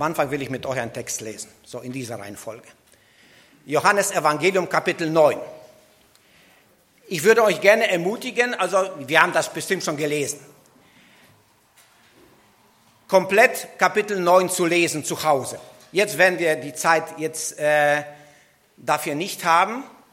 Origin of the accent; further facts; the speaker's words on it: Wałbrzych, Lower Silesian Voivodeship, Poland; now in Germany; in Waldenburg, wo ich herkomme.